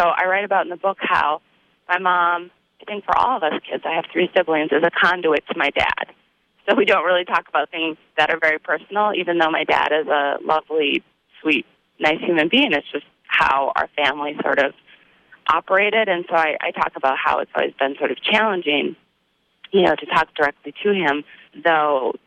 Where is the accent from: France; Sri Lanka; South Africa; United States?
United States; North Dakota; I happen to be gay, and I, you know, growing up in North Dakota, I didn't talk about it ever.